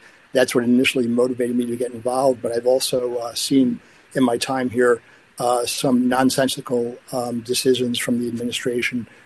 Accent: East Coast, United States; I'm originally from the East Coast.

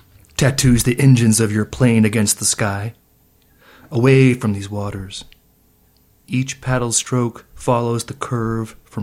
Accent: Bozeman, Montana, United States; I'm from Bozeman. I love Bozeman. I will stay in Bozeman and die in Bozeman, most likely.

